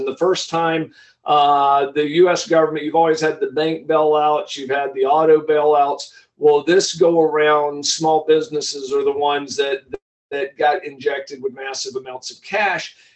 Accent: Alabama, United States; now in Atlanta, United States; let's say I'm originally from the Northern Gulf Coast. Down there, I'm in Atlanta, have been in Atlanta for the last 30 some odd years, but I still have a place down in Gulf Shores.

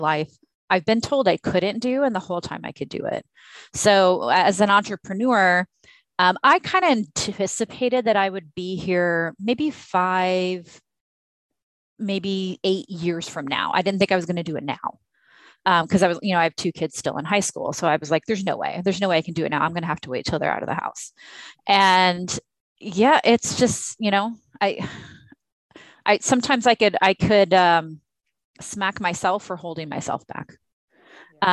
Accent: Arkansas, United States; also born or lived in Texas; I grew up in a lower class, blue collar family. I was raised in the South in Arkansas and Texas.

